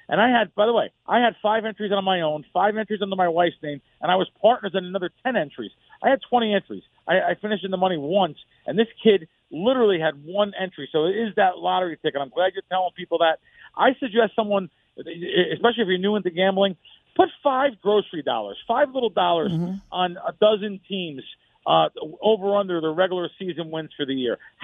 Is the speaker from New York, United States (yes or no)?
yes; New York, United States; trust me, I'm a New Yorker. I'm from New York. Mm-hmm. My family's from New York. I love New York.